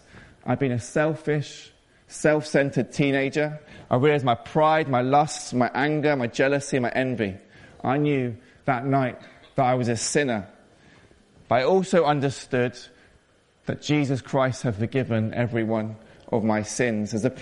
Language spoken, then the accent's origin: English; London, United Kingdom; I was brought up in London in a loving Christian but middle class home.